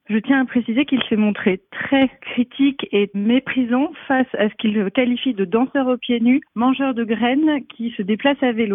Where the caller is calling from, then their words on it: Villeurbanne, Auvergne-Rhône-Alpes, France; de Villeurbanne.